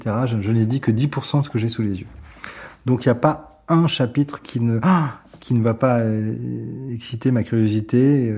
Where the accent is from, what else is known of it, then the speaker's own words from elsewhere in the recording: Paris, Île-de-France, France; Donc je suis parisien, enfin, mais pas né à Paris.